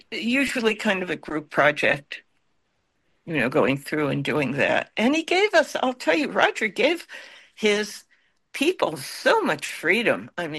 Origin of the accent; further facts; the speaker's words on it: Connecticut, United States; I grew up in Connecticut, which is a far cry from Hollywood.